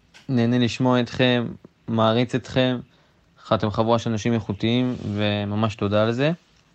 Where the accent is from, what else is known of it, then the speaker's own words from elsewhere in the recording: Ashdod, Southern District, Israel; אני מאשדוד. בזמן שאנחנו חוטפים פה טילים ומתחים